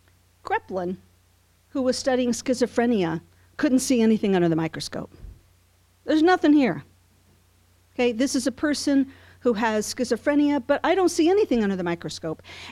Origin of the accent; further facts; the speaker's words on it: Iowa, United States; But I grew up in Iowa, had a great experience in my family. I come from a large family.